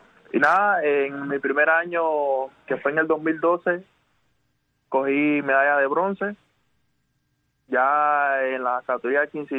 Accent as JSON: {"language": "Spanish", "town": "Amancio", "region": "Las Tunas", "country": "Cuba", "said": "yo empecé mi carrera deportiva de boxeo en lo que es en Las Tunas, en el 2008."}